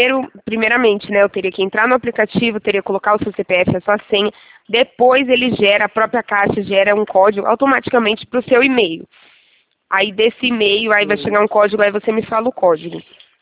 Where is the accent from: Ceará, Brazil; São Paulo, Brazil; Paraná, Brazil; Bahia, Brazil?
São Paulo, Brazil; Valinhos; Eu sou aqui de Valinho, São Paulo, interiorzinho de São Paulo.